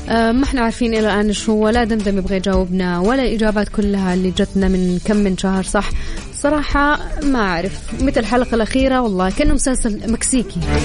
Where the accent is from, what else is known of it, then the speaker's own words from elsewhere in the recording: Saudi Arabia; والأكثر شعبية عندنا في السعودية